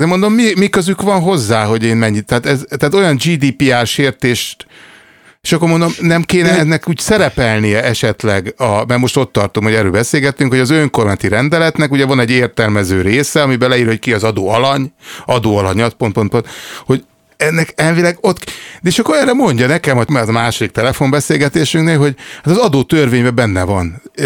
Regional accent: Hungary; moved away; mert hogy külföldön élő magyarok vagyunk

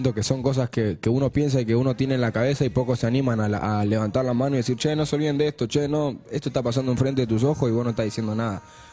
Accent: Buenos Aires, Argentina; ni que soy de La Boca, ni que claro. soy de la Comuna 4. Yo soy latinoamericano ante el mundo.

